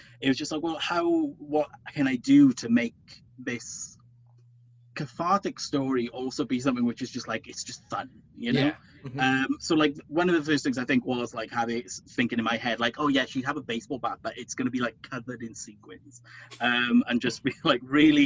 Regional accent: United Kingdom; here's the thing. I'm British. I'm not very big at just being like, yeah, I'm freaking awesome.

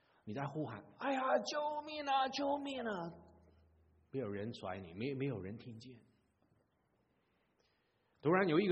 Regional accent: Hong Kong; Chinese is a second language; 你们讲跟我们香港人讲话慢一点啊，真的太快了。

